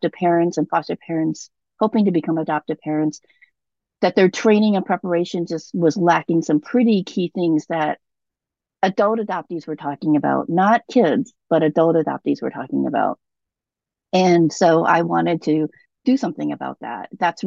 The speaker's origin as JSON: {"language": "English", "region": "Minnesota", "country": "United States", "tie": "born or raised there", "also_born_or_lived": "South Korea", "said": "So I was born in South Korea and adopted to Minnesota in the early 1970s when I was about 3 years old, just before my third birthday, and was raised in a white family."}